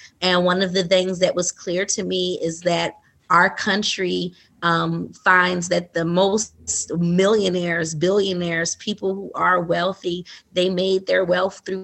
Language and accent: English; Philadelphia, Pennsylvania, United States; I am a realtor. I am originally from West Philadelphia, born and raised where the playground was at.